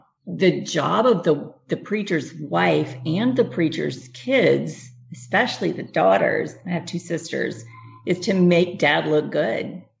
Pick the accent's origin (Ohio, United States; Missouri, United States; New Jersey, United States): Missouri, United States; St. Louis; born there; I am 52 years old. I was born in St. Louis, Missouri.